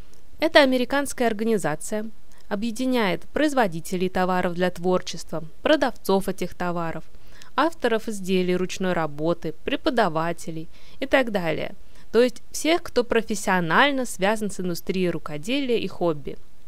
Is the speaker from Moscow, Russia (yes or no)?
yes; Moscow, Russia; Я родилась и живу в Москве